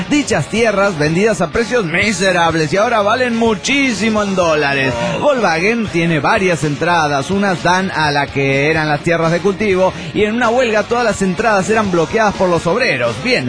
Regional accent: Lima, Peru; de Lima, Perú.

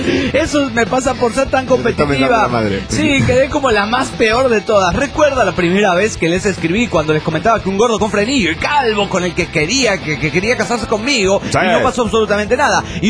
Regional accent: Reynosa, Tamaulipas, Mexico; Soy el norteño de Reynosa, Tamaulipas, México.

